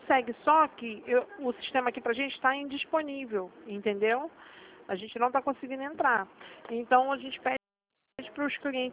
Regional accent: Rio de Janeiro, Brazil; eu sou do Rio, mas sou do telemarketing do Rio.

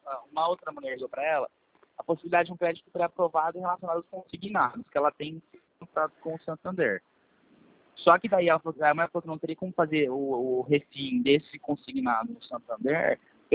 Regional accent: Maringá, Paraná, Brazil; Não, sou de Maringá.

